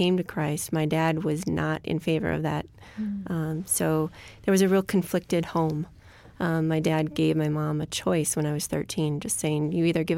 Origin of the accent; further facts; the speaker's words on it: Minnesota, United States; also born or lived in Cincinnati, United States; I was born in Cincinnati, Ohio, and we moved to Minnesota when I was five.